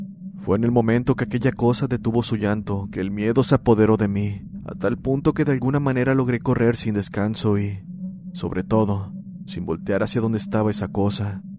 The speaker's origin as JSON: {"language": "Spanish", "country": "Argentina", "said": "soy de Argentina."}